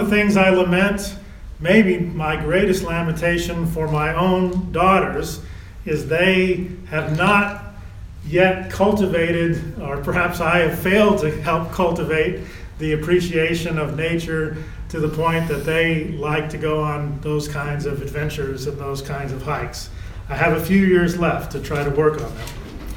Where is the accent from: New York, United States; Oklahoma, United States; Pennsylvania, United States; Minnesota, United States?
Oklahoma, United States; Lawton; I grew up in Lawton, Oklahoma, which is not too far away